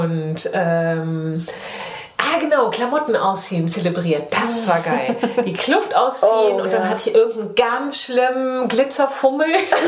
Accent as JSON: {"language": "German", "town": "Langenfeld", "region": "North Rhine-Westphalia", "country": "Germany", "tie": "born or raised there", "said": "nämlich meinen Heimatort Langenfeld"}